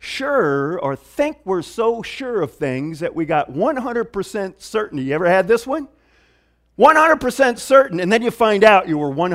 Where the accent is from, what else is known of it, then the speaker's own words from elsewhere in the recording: the North, United States; from growing up in the North, we kind of have a stereotyped idea sometimes of Southern people